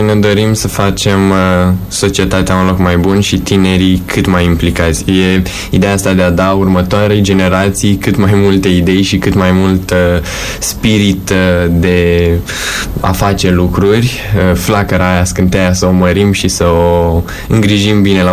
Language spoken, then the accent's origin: Romanian; Bucovina, Romania; dacă mergi la facultate în alt oraș și mă întreabă de unde sunt, eu sunt din Bucovina, nu sunt moldovean.